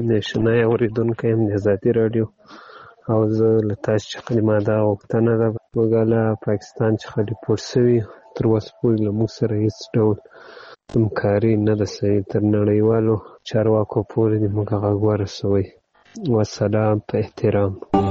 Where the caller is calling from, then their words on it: Ghazni, Afghanistan; زه د غزنی دی ولایت دیاکتی ولسوالی څخه تاسو ته پیغام پرېږدم.